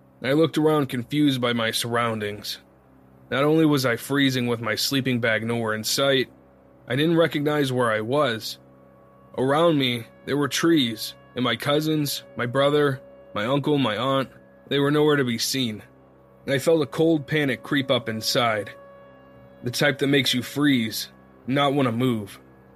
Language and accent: English; Ohio, United States; You see, growing up in Ohio, I spent a lot of time at my cousin's house.